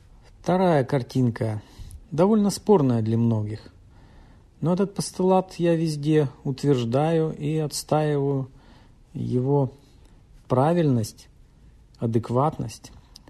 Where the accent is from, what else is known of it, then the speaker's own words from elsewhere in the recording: Perm, Perm Krai, Russia; Дело в том, что сам я родом из Перми, поэтому я много буду говорить о Перми